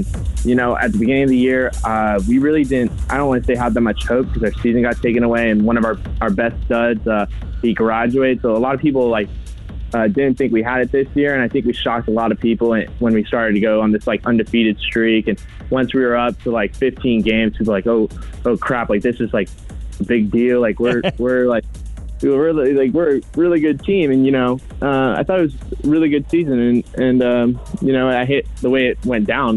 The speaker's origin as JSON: {"language": "English", "town": "Portland", "region": "Oregon", "country": "United States", "said": "I mean, I'm from Portland, Oregon, so I'm a Timbers fan."}